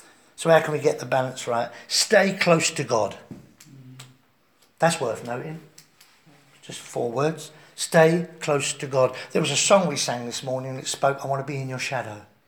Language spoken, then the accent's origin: English; London, United Kingdom; I'm from the East End. And sometimes I just say it as it is.